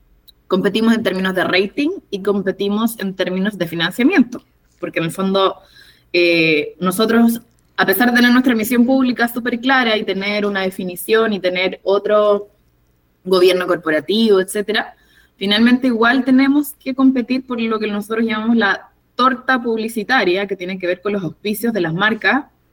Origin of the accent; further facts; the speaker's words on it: Chile; pudiendo integrar y diferenciarnos a nosotros como chilenos de los otros países